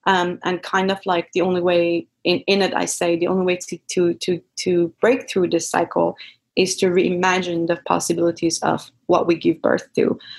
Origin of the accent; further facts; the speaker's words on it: Iran; war being a big part of me growing up in Iran